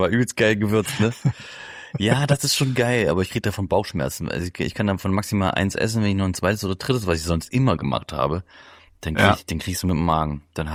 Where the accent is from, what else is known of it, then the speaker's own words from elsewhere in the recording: Thuringia, Germany; Aber ich komme aus dem Kreis Eichsfeld, aus Thüringen.